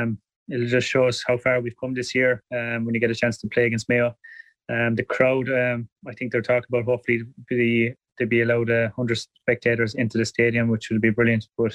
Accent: Dunbeg, Scotland, United Kingdom; when you're growing up in Dunbeg, you want more than one championship.

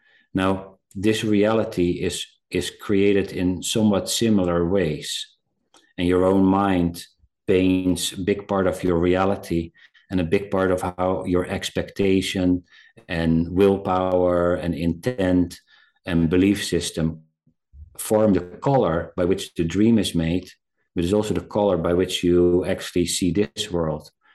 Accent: South Africa; born there; I've worked a lot with in South Africa, because I was born in South Africa

